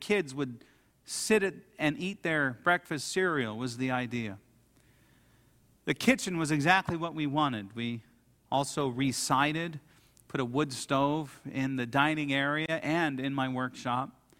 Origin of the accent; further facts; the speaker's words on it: Dayton, Ohio, United States; It was a very nice home in the neighborhood I grew up in Dayton, Ohio.